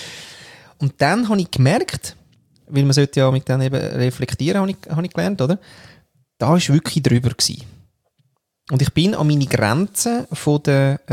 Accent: Austria; now in Switzerland; als Österreicher in der Schweiz.

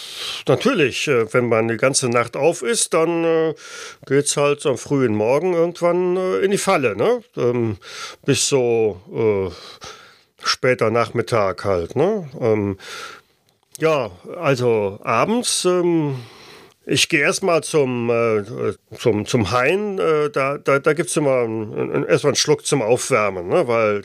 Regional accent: Dornheim, Hesse, Germany; Aus Dornheim. Ich bin hier geboren. So wie mein Vater auch und meine Mutter.

